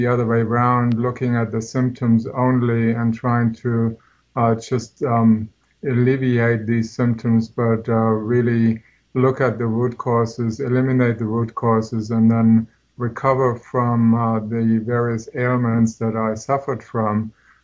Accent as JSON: {"language": "English", "country": "Germany", "tie": "born or raised there", "said": "I'm 58 years old. I grew up in Germany in your post-war time"}